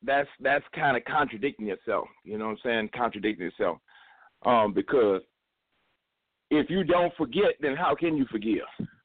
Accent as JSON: {"language": "English", "town": "Detroit", "region": "Michigan", "country": "United States", "said": "I'm from Detroit. I'm right now being in Detroit."}